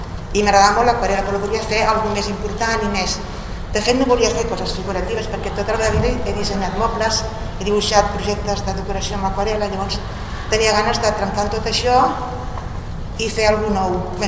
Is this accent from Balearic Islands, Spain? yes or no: no; Sitges, Catalonia, Spain; Soc de Sitges.